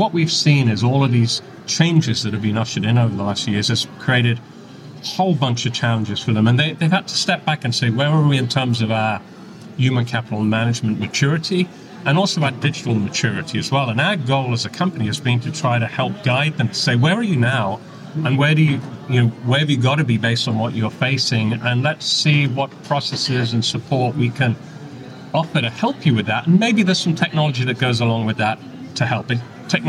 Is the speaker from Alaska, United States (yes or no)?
no; Texas, United States; Naturally, as you can tell from my accent, I'm a native Texan.